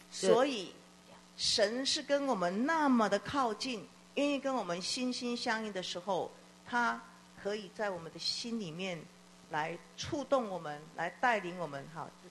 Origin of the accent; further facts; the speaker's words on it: China; 当我们身为一个中国人，特别是中国人哈，我们有自己的啊这样的一个传统性的那个在里面的时候啊